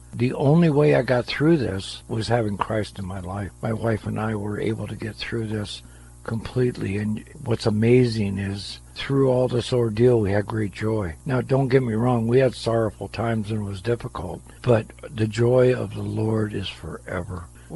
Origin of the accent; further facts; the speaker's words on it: California, United States; moved away; I was from Southern California to the Northwest, and I just had nobody to talk to about anything.